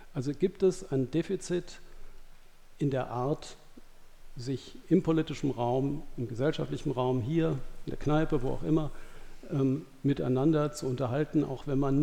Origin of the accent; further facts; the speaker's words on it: Hesse, Germany; ich finde es als Westdeutscher, der in Hessen aufgewachsen ist